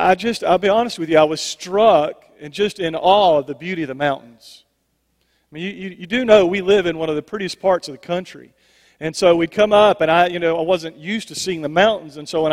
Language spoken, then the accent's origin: English; Manning, South Carolina, United States; I grew up in the lower part of the state, and in Clarendon County. My hometown is Manning, and down there it's flat land, it's sandy land